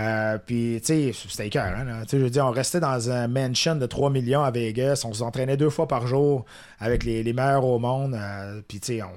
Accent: Rimouski, Quebec, Canada; Non, non. Moi, je viens de Rimouski.

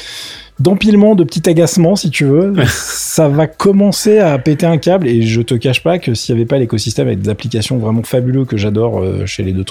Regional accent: France; parce que je suis français, je fais ce que je veux

